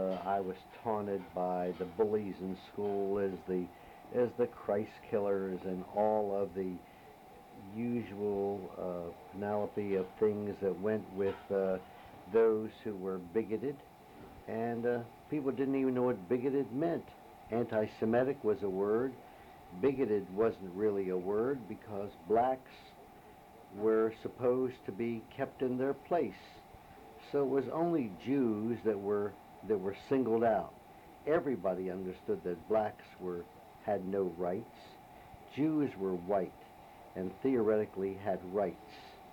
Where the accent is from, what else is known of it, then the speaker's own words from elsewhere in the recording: Wilmington, Delaware, United States; born there; I was born in Wilmington, Delaware.